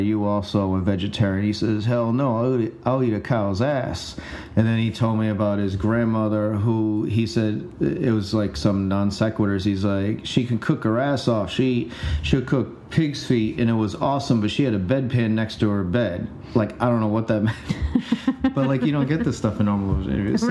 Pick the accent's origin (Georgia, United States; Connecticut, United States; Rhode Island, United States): Rhode Island, United States; Providence; now no one knew … went to Brown University while I am from Providence.